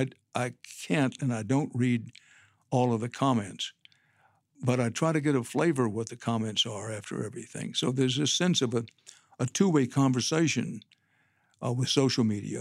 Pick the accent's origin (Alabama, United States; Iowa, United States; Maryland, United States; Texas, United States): Texas, United States; born there; maybe because I'm a Texan by birth and by choice.